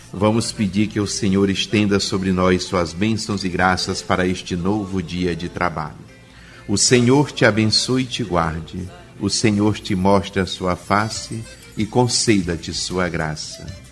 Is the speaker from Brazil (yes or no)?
yes; Brazil; Nós, como brasileiros sentimentalistas por natureza, temos ciência disso.